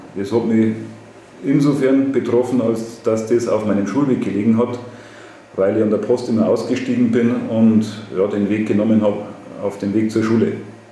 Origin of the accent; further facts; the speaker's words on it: Beutelsbach, Bavaria, Germany; Ich komme aus Beutelsbach, bin verheiratet, habe 2 Kinder und bin mittlerweile Lehrer an der Mittelschule in Wartenburg. Zu der Zeit, als ich noch im Gymnasium Vilshofen war, habe ich noch in Eigenbach gelebt.